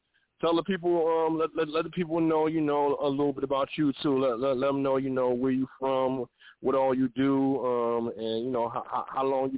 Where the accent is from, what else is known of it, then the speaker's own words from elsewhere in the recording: New Jersey, United States; it's your boy … You know, I'm from Jersey as well.